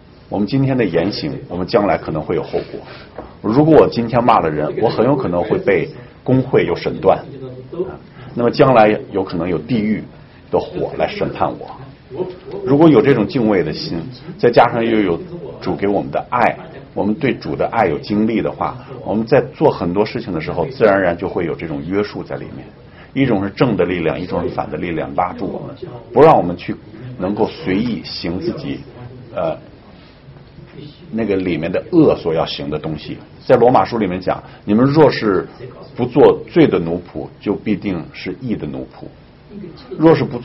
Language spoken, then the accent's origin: Chinese; China; 我们从大陆过来